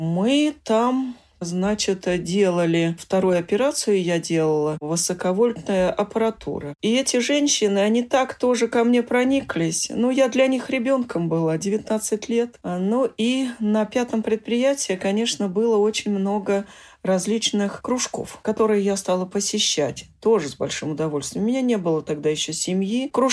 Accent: Voronezh Oblast, Russia; born there; Да, я родилась в Воронежской области

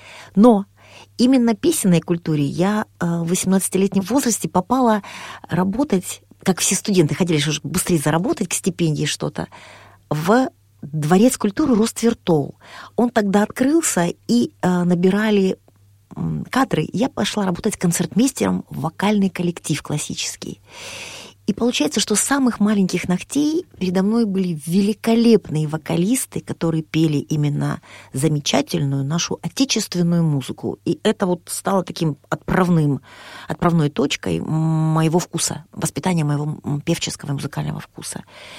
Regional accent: Rostov-on-Don, Rostov Oblast, Russia; Я ростовчанка коренная, мои родители тоже ростовчане.

